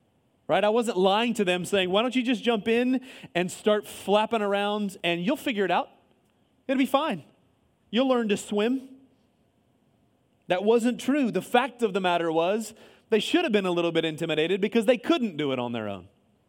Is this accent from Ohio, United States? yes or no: yes; Ohio, United States; I'm not from around here, y'all. I'm from Ohio.